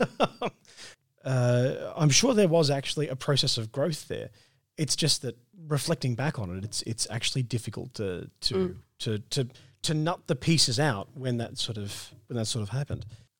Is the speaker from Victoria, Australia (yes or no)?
no; Albury, New South Wales, Australia; I come from Albury, New South Wales. It's sort of a southern New South Wales, and grew up there, did my schooling there, and then went to university in Wagga.